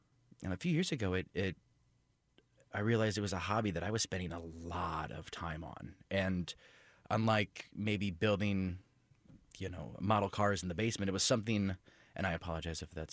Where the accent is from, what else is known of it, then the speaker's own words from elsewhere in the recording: St. Louis, Missouri, United States; moved away as an adult; now in Kansas City, United States; As mentioned, I'm from St. Louis. I lived there until I was nearly 21.